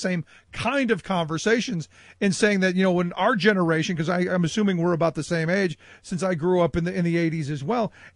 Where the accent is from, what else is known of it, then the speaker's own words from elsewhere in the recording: Cleveland, Ohio, United States; I mean, I went back to my hometown of Cleveland